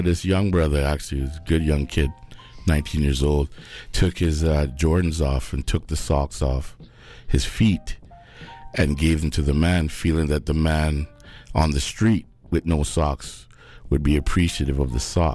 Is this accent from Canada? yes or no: yes; Canada; born there; I am Canadian because I was born on Canadian soil. So my land of my nationality is Canadian. I'm not from England.